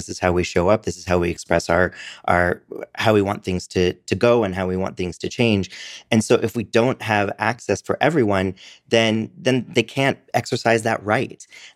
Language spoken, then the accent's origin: English; United States; now in Canada; I'm from the United States, but I live in Canada now